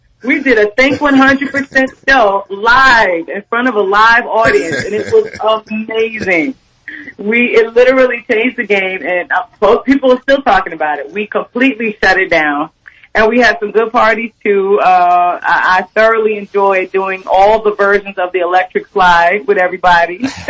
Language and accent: English; New Jersey, United States; I'm from Jersey, which is right there by New York, and I spent so much time in New York